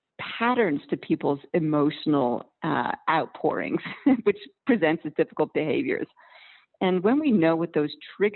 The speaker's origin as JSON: {"language": "English", "country": "Canada", "lives_now": "Australia", "said": "Well, I am a Canadian living down under in Australia."}